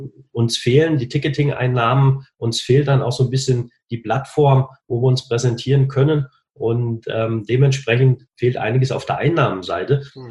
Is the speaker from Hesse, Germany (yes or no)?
yes; Hüttenberg, Hesse, Germany; Also erstmal wohne ich oder bin ich aufgewachsen in Hüttenberg in Mittelhessen. Und Hüttenberg ist natürlich ein Traditionsstandort, was Handball anbetrifft.